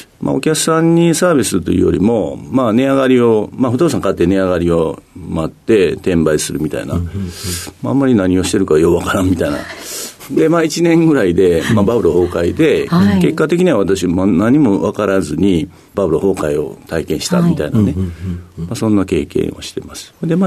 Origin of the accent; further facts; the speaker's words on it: Kyoto, Japan; 京都市ですね。